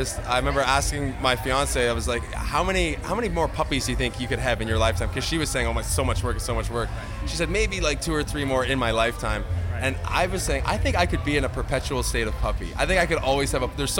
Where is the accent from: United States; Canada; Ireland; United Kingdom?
Canada; Montreal, Quebec; We're from Montreal.